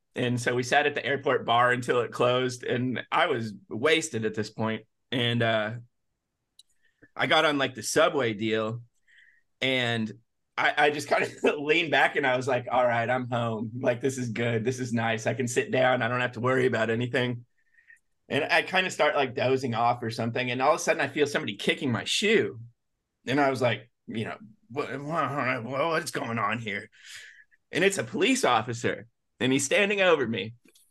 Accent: Nashville, Tennessee, United States; I didn't know. I'm from Nashville

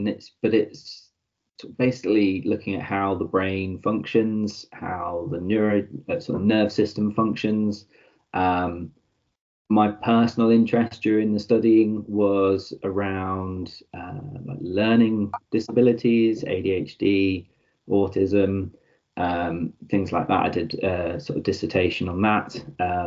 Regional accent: South East England, United Kingdom; Originally from down south anyway. So I was sort of born and raised and schooled in sort of Kent.

